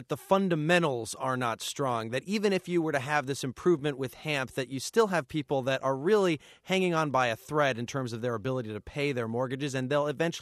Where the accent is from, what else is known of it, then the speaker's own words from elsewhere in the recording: Champaign-Urbana, Illinois, United States; My hometown, Champaign-Urbana.